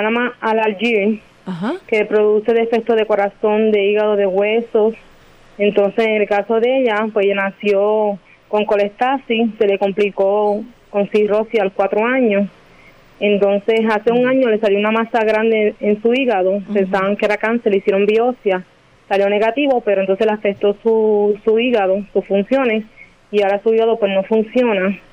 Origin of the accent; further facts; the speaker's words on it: Juncos, Puerto Rico; Somos de Junco